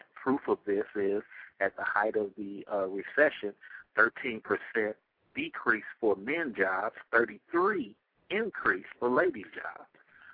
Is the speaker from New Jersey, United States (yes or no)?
no; California, United States; I came from California. We have a totally different mindset. So how I grew up was you would actually get hurt calling somebody a nigger.